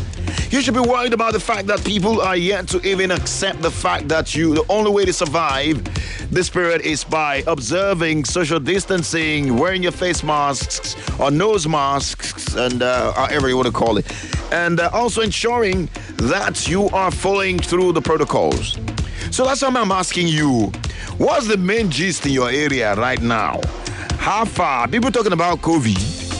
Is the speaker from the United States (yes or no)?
no; Nigeria; So as a Nigerian